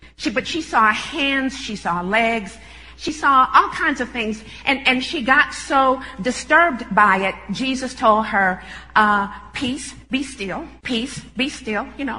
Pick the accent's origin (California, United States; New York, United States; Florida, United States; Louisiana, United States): California, United States; now in Fort Wayne, United States; And we live where it's a lot of snow in Fort Wayne. Lots of snow and lots of ice in the winter. And I'm from California.